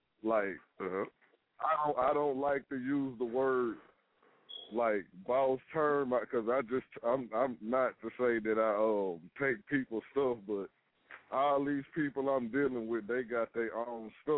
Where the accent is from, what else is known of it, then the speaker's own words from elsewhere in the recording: Shreveport, Louisiana, United States; Well, it started because I'm from Shreveport. My second home is Dallas, so I got family in Dallas.